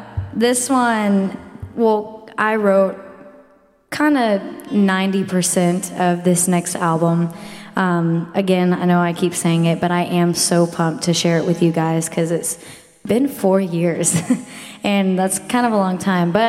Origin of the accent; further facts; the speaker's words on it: Houston, Texas, United States; I'm actually gonna make a trip to my hometown, Houston, to catch up with my family, friends